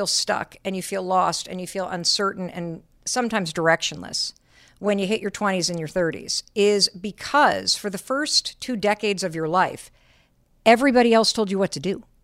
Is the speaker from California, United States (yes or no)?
no; Michigan, United States; So I grew up in Michigan and I went to Dartmouth.